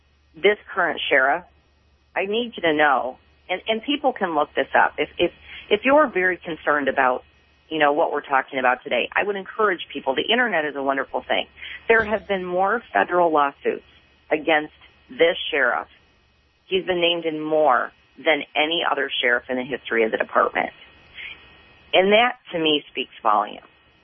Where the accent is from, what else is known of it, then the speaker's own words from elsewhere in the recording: Pontiac, Michigan, United States; And Tony, I'm from Pontiac. My family owns stores in the city and right outside of the city, Felice's Markets, for years and years and years.